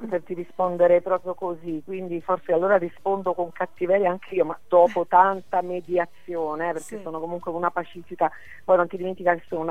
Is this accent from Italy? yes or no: yes; Southern Italy, Italy; Io sono una terrona proprio nell'animo, inside, e sono una meridionale che ama il mare